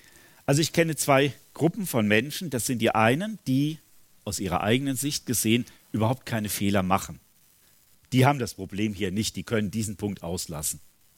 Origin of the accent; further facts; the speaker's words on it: Eiserfeld, North Rhine-Westphalia, Germany; quer durch die Stadt ans völlig andere Ende, eben dann nach Eiserfeld in meinen Heimatort